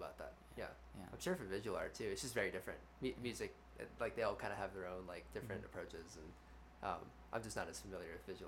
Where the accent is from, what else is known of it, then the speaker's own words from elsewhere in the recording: Louisville, Kentucky, United States; because I grew up in Louisville, actually, and I love being, like, a suburban slash urban